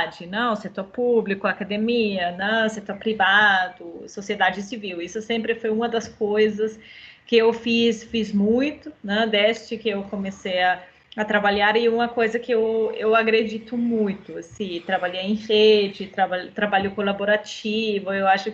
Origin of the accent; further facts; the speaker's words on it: Vienna, Austria; Portuguese is a second language; moved away as an adult; now in Brazil; eu sou da Áustria, originalmente, né, de Viena. Tem agora quase 2 anos que eu moro no Brasil.